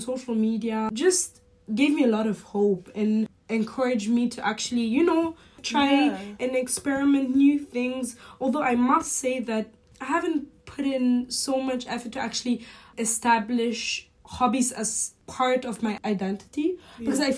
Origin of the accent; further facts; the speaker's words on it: France; I'm both Senegalese and German and I grew up in France.